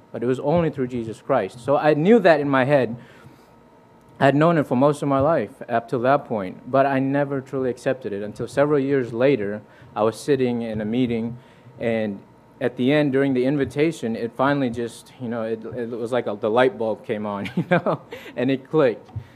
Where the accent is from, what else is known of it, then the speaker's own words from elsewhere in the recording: Fiji; I was born and raised in Fiji. It's down in the South Pacific. And growing up there, it is a very religious culture